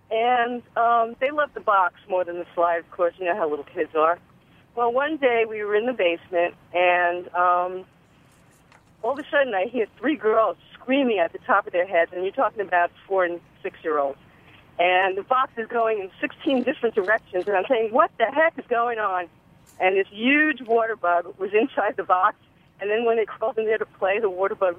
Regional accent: Brooklyn, New York, United States; Okay, well, I grew up in Brooklyn, and I lived in Brooklyn most of my life, so I'm pretty familiar with cockroaches.

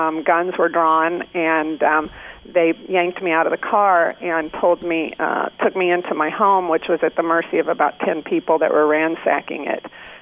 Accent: Arkansas, United States; Well, I was very lucky. I grew up in Arkansas.

